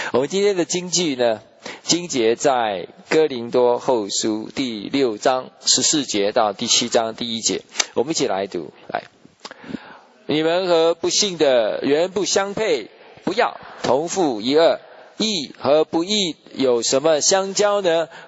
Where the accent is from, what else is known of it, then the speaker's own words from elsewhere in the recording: Taiwan; 特别是咱们从台湾来的哈